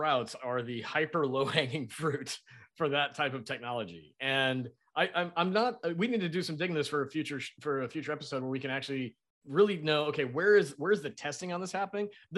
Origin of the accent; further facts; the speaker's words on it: Lancaster, California, United States; my hometown, I grew up in Lancaster, California